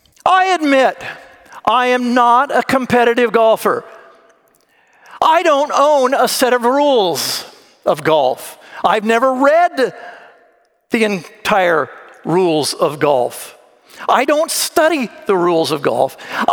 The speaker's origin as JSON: {"language": "English", "region": "Florida", "country": "United States", "tie": "born or raised there", "said": "I grew up in Florida, so I knew what Spanish moss was"}